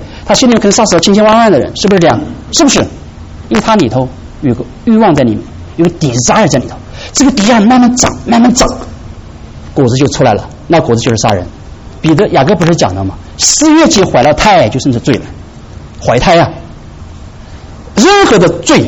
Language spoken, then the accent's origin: Chinese; China; 我们中国人会说自然而然的会产生这些 desire